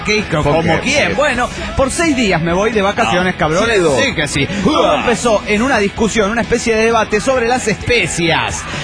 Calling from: Delta, Colorado, United States; Hola, soy … de Delta Colorado.

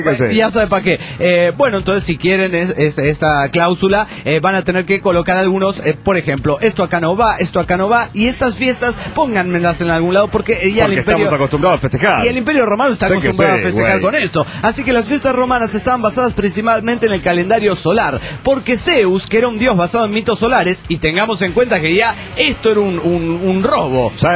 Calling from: New York, United States; de New York, Estados Unidos de Norteamérica.

